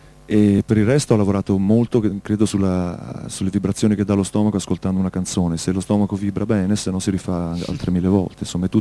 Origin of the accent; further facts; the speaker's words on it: Luxembourg; essere cresciuti all'estero, insomma lui in Francia da spagnolo, io in Lussemburgo da italiano.